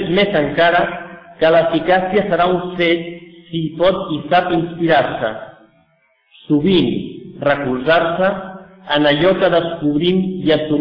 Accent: Catalonia, Spain; El fet nacional català és el mateix. Som catalans.

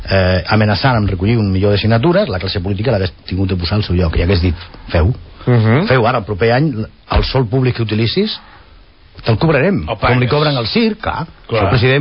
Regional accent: Arboniel, Andalusia, Spain; now in Barcelona, Spain; Jo soc de Jaén i vaig arribar a Catalunya a Nou Barris a l'any 64.

